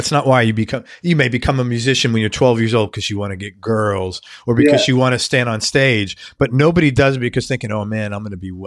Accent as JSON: {"language": "English", "town": "New York City", "region": "New York", "country": "United States", "tie": "born or raised there", "said": "I grew up in the Bronx, and I read this book, and I grew up in a very blue collar, what you guys would call, I guess, working class."}